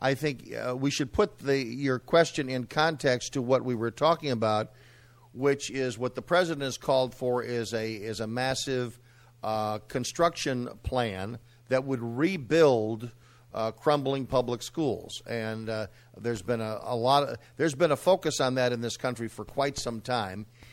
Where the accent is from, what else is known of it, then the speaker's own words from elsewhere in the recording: Chicago, Illinois, United States; that harkened me back to growing up in Chicago.